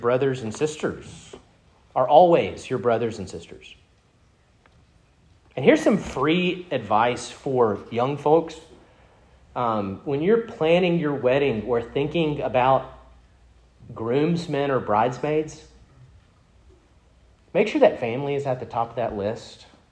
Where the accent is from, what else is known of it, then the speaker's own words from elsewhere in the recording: Starkville, Mississippi, United States; Being born and raised in Starkville, Mississippi, spending the first 9 years of my life living in a house with maroon siding and white shutters, half a mile off campus